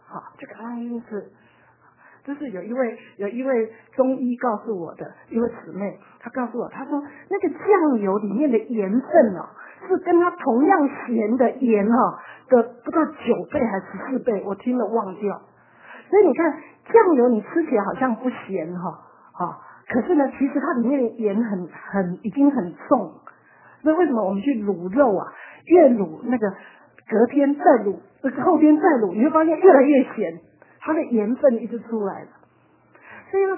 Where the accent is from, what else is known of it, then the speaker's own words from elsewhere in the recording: Taiwan; 我们台湾人都是白萝卜